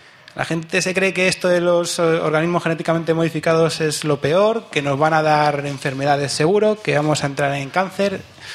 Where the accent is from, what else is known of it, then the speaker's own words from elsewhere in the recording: Andalusia, Spain; porque soy andaluz, ¿eh?